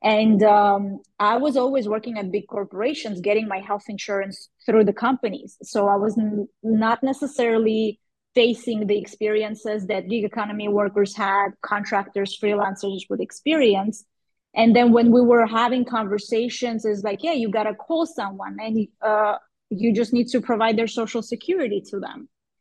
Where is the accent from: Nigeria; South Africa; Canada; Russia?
Russia; Moscow; also born or lived in Armenia; now in United States; So I grew up for the most of my life, I grew up in Moscow. And in 2014, we won a green card and we wanted to come to America